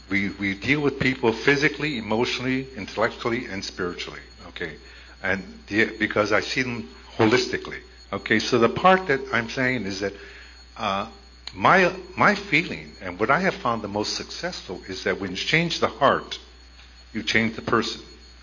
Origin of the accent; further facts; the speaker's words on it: Huntington Beach, California, United States; I'm from Huntington Beach, California.